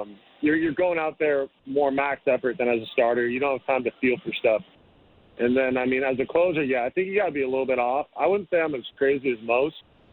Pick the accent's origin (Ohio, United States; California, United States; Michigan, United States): California, United States; I'm from the Bay Area